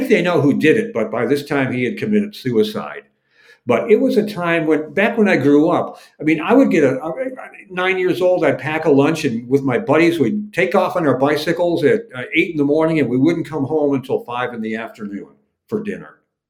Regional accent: Detroit, Michigan, United States; because I grew up in the Detroit area.

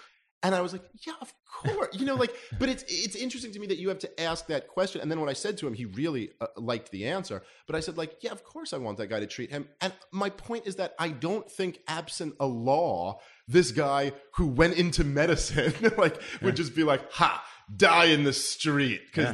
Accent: Brooklyn, New York, United States; when I was a kid growing up in Brooklyn

